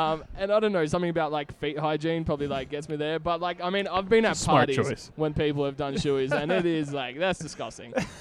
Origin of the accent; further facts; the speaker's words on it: Australia; I'm probably not as hardcore Australian as I should be, but I'll give it a crack.